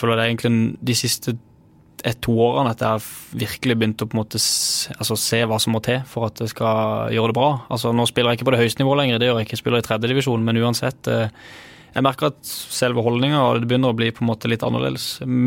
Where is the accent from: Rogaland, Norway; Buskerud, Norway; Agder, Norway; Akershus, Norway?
Agder, Norway; Jeg er jo fra Sørland